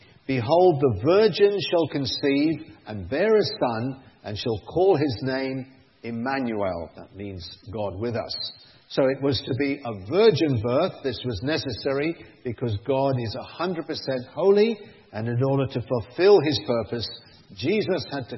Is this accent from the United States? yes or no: no; United Kingdom; now in Japan; I'm from Britain. I'm living and working in Japan.